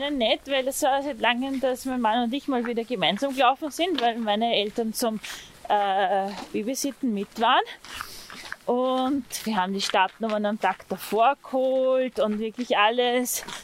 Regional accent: Fels am Wagram, Lower Austria, Austria; ich komme aus Fels am Wagram und bin in Krems in die Schule gegangen. Also so die Wachau ist im Echt so ein Stück Heimat für mich.

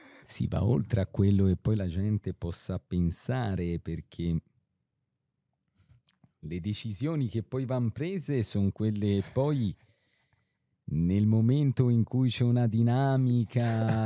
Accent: Certaldo, Tuscany, Italy; come pensate sono di Certaldo

